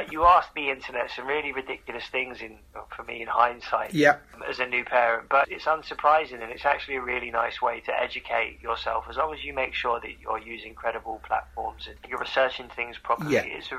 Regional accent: Hackney, London, United Kingdom; I grew up in Hackney, right?

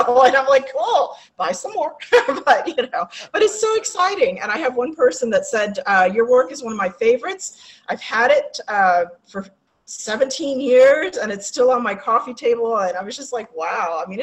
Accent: Florida, United States; also born or lived in St. Louis, Missouri; But I was born in St. Louis, Missouri, but moved over here when I was, I think I was 4 at the time. So I consider myself Floridian, pretty much.

